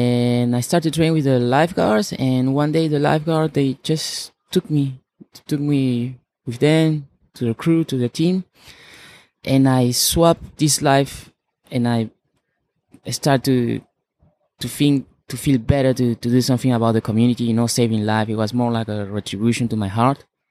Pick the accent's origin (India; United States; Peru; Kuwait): Peru; Lima; English is a second language; also born or lived in France; now in Australia; I'm a guy from Lima, Peru, born and bred in Lima, Peru.